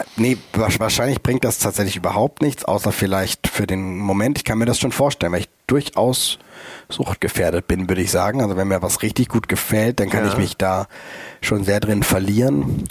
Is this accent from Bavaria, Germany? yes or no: no; Kaiserstuhl, Baden-Württemberg, Germany; now in Hamburg, Germany; Meine Heimat, also Kaiserstuhl Elsass, nach Hamburg holen.